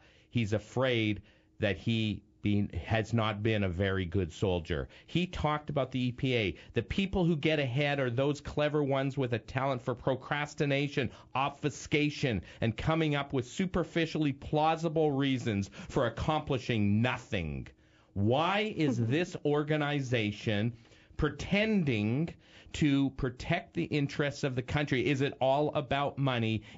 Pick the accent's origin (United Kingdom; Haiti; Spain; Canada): Canada; Winnipeg, Manitoba; moved away as an adult; now in United States; he has the same accent as I do when he says out and about, as he's from Montreal and I'm from Winnipeg